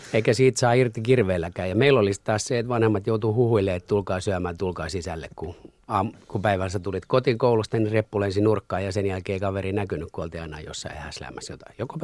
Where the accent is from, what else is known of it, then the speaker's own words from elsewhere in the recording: Masku, Southwest Finland, Finland; also born or lived in Turku; viitisen vuotta mä asuin Turun Rauhankadulla, puutaloalueella, vanhalla puutaloalueella. Ja sieltä muutettiin Maskuun. Mun isä rakensi sinne pienen omakotitalon ja sitten mä oon varhaisnuoruuteni ja teini. No, melkein parikymppisen asti sitten asunut sitten siellä Maskussa, kunnes mä muutin takaisin Turkuun.